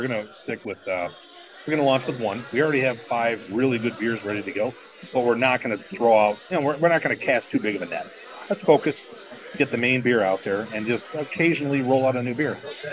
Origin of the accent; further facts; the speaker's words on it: Detroit, Michigan, United States; I grew up in Detroit and the surrounding areas, and it's been not such a good place for quite a while.